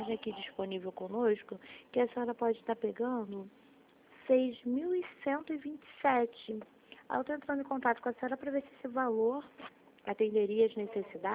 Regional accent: Rio de Janeiro, Brazil; Eu sou aqui de Vila Isabel.

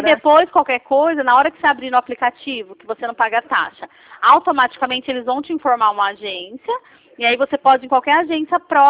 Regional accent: Campinas, São Paulo, Brazil; eu sou aqui de Campinas, São Paulo.

